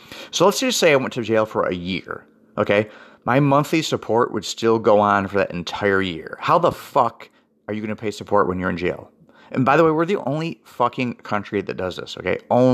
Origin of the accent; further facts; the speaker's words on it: Florida, United States; Okay, we are from Florida. We were divorced in Florida.